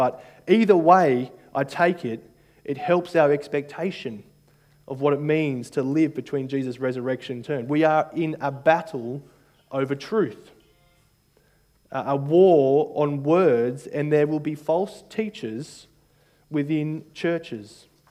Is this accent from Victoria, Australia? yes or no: no; New South Wales, Australia; I grew up outside of Sydney